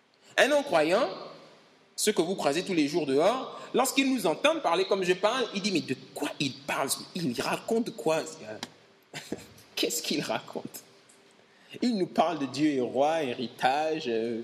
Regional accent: Gabon; moi je suis au Gabon, je suis gabonais, on a nos problèmes.

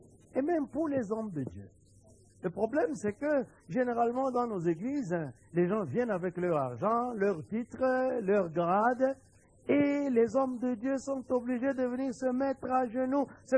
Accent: Kinshasa, DR Congo; chez nous au Congo, à Kinshasa

